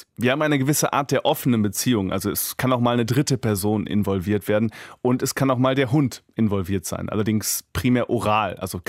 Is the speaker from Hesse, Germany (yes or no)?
yes; Hesse, Germany; Ich komme aus Südhessen, ich bin ungefähr 40 Jahre alt